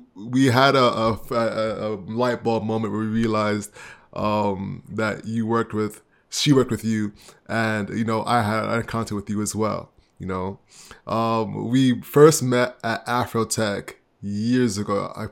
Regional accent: Jamaica; Because I'm Jamaican

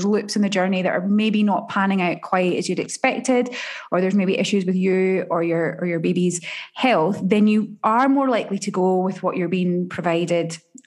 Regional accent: Scotland, United Kingdom; particularly as a Scottish lady raised by a Scottish woman and a Scottish grandmother

